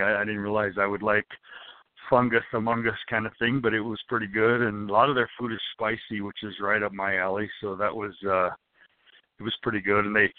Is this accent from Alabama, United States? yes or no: no; Colorado, United States; And I'm from Colorado, and there's a lot of tunnels in Colorado